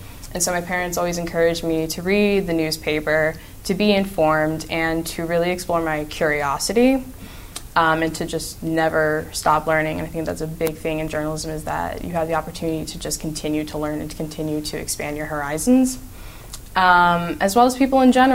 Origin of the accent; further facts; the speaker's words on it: Washington, District of Columbia, United States; I think growing up in Washington certainly influenced how I look at the world